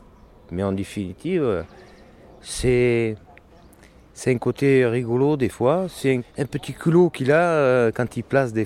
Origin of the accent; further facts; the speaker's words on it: Hauts-de-France, France; Mes études, elles sont nordistes, puisque je suis un nordiste.